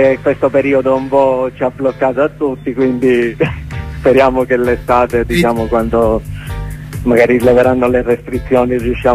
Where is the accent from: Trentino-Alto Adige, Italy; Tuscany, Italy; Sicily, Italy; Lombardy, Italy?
Sicily, Italy; Troina; A Troina, si chiama il mio paese, provincia di Enna